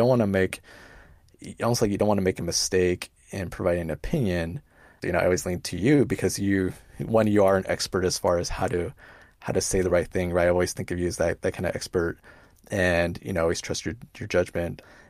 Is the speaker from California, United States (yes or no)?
yes; Reseda, California, United States; So, I grew up in Reseda, right? Which is not, it's not an affluent part of the San Fernando Valley, right?